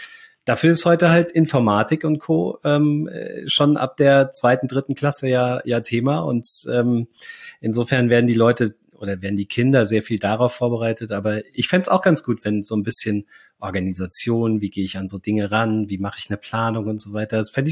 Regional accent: Hesse, Germany; meine Großeltern waren Bauern, mein Vater war Engländer, und groß geworden sind wir in der Nähe von Frankfurt

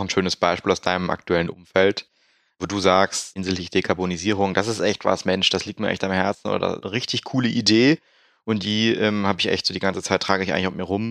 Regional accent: Rhineland, Germany; der Uli und ich als Rheinländer

